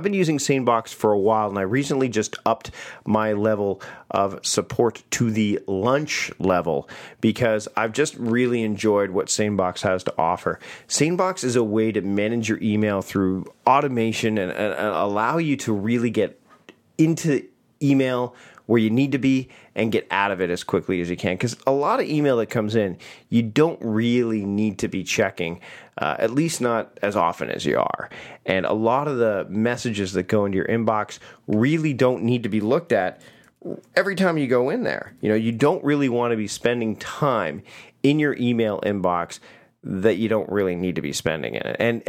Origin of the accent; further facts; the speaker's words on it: Canada; As a Canadian, I'm very proud that they've got.